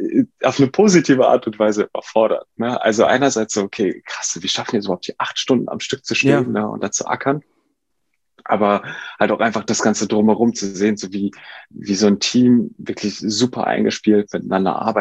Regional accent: Duisburg, North Rhine-Westphalia, Germany; Also ich komme ja aus Duisburg und wollte dann aber auch nach dem Abi hier weg, ne?

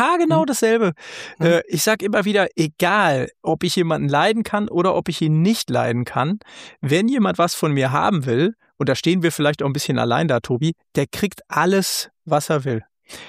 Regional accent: Hesse, Germany; Also ich bin im Dortmunder Süden hier sehr happy. Kann ich nicht anders sagen, aber natürlich tickt hier die Welt ein bisschen anders als hier in Nordhessen, wo ich herkomme

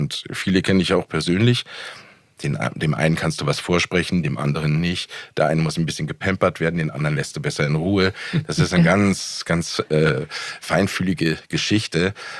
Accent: Berlin, Germany; ich bin also in Berlin-Neukölln aufgewachsen und es hat sich schon abgezeichnet, dass das irgendwie so ein bisschen eine krasse Ecke ist.

